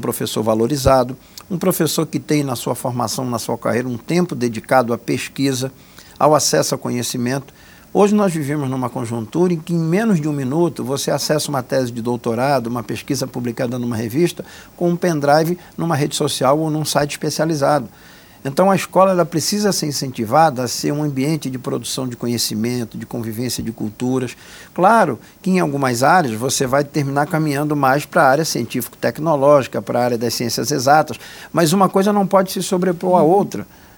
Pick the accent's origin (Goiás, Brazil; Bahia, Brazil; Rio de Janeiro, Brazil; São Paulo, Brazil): Rio de Janeiro, Brazil; born there; now in Pernambuco, Brazil; Eu moro em Pernambuco há 40 anos, mas nasci no Rio de Janeiro.